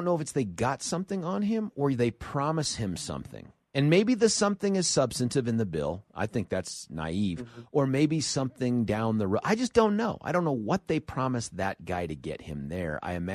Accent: Lakewood, United States; No, and I grew up in Lakewood. So, I mean, Mayor Paul, I think, is doing a bang-up job.

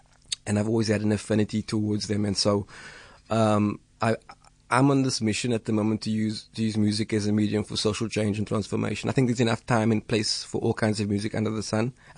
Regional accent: Athlone, Western Cape, South Africa; I used to do volunteer work back in the 90s in my hometown, Athlone.

